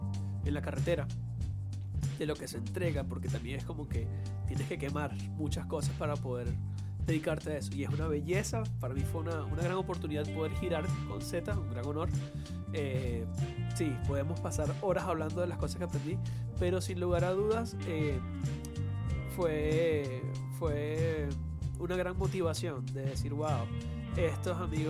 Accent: Puerto La Cruz, Anzoátegui, Venezuela; es una banda originaria de acá de Venezuela, originaria justamente de mi pueblo, ya de Puerto La Cruz.

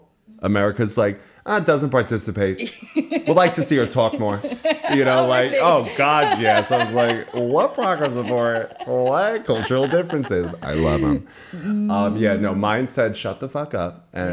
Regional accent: New York, United States; So for context, like I grew up in the Essex of New York. Truly, truly. I'm a Long Island boy through and through. Okay. Working class, blue collar, the whole thing.

